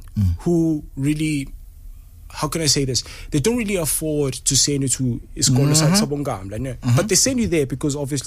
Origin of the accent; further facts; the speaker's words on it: Katlehong, Gauteng, South Africa; born there; I was born in Katlehong. I'm not sure, because I mean, I don't know my mom.